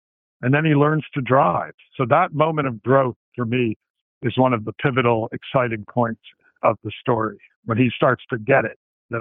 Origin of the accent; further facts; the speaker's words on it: Worcester, Massachusetts, United States; Well, I grew up in Worcester, so by nature, I'm a little skeptical.